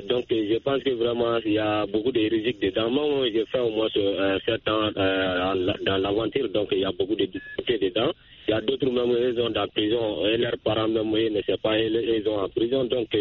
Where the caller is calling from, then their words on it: Sonoukini, Mali; Je vous appelle toujours de mon village natal à Sonoukini.